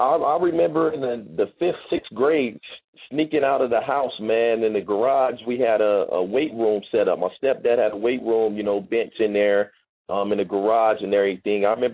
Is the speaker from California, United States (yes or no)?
yes; Long Beach, California, United States; I grew up in Long Beach, California, on the west side of Long Beach